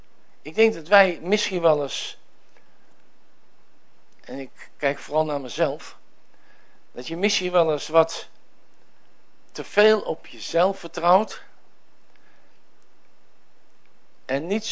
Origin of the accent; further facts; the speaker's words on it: Groningen, Netherlands; ik ben een Noorderling, ik ben een stijve Groninger, ik ben een stugge Groninger.